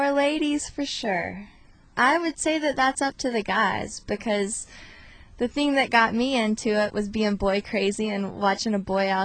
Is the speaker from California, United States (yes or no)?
no; Georgia, United States; I grew up in Georgia. I lived in Georgia until about 2 weeks ago.